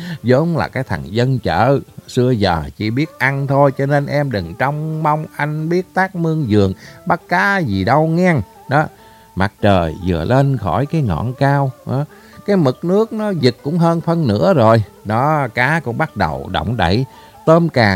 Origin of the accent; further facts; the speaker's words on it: Mekong Delta, Vietnam; Miền Tây quê mình đường thủy nối liền từ tỉnh về đến quận, xã rồi lan tỏ ra các ấp nhang.